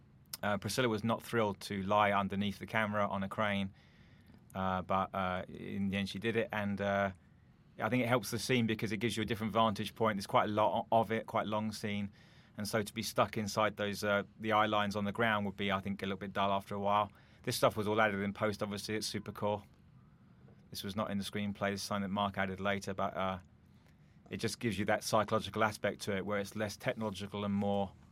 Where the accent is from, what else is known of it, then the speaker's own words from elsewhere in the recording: England, United Kingdom; moved away; I should point out I'm from England too, if you're wondering why my accent is so bizarre. Yeah. So I've been here a long time.